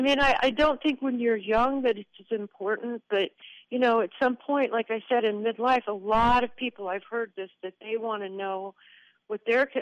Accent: Memphis, Tennessee, United States; born there; the fact that I was born in Memphis, that, you know, two generations back my family were cotton farmers, they're not anecdotal.

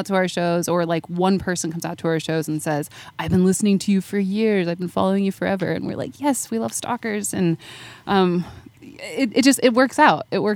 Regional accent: Pennsylvania, United States; also born or lived in Asheville, North Carolina; We spent a couple years in Asheville, North Carolina before that. Asheville to Nashville. And then I am originally from Western Pennsylvania.

